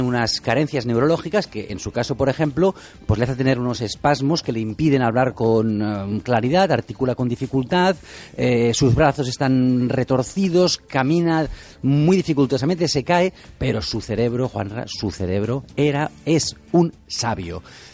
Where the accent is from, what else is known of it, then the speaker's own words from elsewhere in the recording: Catalonia, Spain; Yo soy catalán